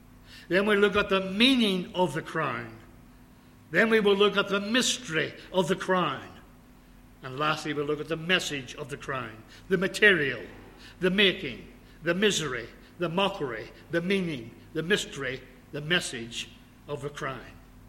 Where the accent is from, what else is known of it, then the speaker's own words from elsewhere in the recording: United Kingdom; now in Australia; Being a Brit, I was thinking of the crown jewels. I'm an Australian now, by the way.